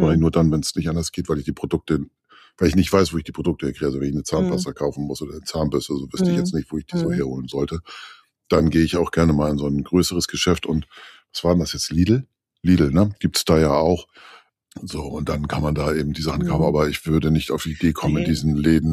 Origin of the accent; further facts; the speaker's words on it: Germany; da sind wir Deutsche, wir sind ja da so ein bisschen weiter hinten.